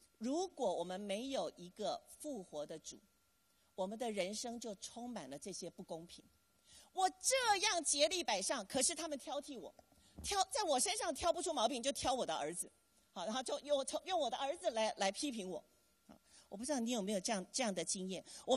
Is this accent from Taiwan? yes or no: yes; Taiwan; 我们台湾人叫外婆，你们叫姥姥是不是？